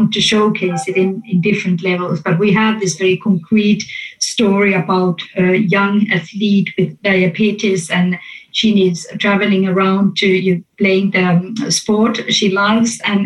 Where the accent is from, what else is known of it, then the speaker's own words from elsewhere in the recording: Finland; English is a second language; now in Denmark; I'm from Finland, obviously, and I live in Denmark and I work in Norway.